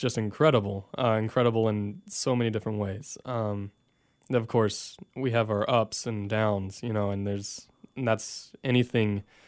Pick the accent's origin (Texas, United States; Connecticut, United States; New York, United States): Texas, United States; Celina; Well, I'm from Salina, Texas, a little bitty town just north of Frisco.